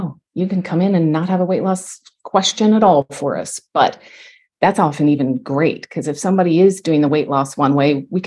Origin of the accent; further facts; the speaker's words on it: Canada; because I am Canadian, the one Canadian coach.